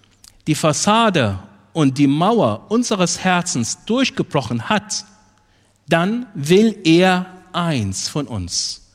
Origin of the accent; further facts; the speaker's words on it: Egypt; Ich bin in Ägypten aufgewachsen, alles koptisch-orthodox.